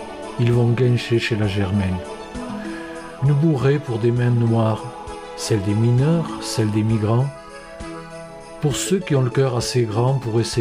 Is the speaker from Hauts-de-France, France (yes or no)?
no; Rodez, Occitanie, France; je suis originaire de Rodez, mais j'ai choisi, parce qu'avec un peu d'ancienneté on peut choisir son poste, j'ai choisi de venir dans le bassin et j'ai sévi notamment 13 ans à Aubin.